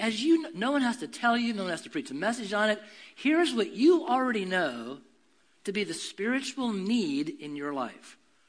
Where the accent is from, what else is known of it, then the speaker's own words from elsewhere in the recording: West Coast, United States; I'm from the West Coast and went to college in California